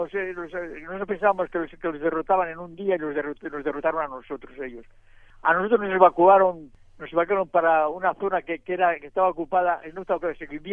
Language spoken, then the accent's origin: Spanish; Madrid, Community of Madrid, Spain; moved away; Yo salí de Madrid del año 37. Uh-huh. Vivía en Cascorro.